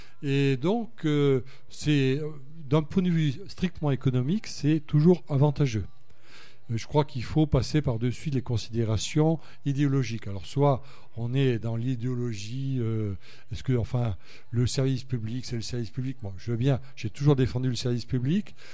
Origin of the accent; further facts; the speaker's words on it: Auvergne-Rhône-Alpes, France; je suis originaire de la Haute-Loire depuis quelques siècles. Ouais. Donc pur port. Et donc là, vraiment, je suis très, très attaché au Velay, à mes racines vélaves.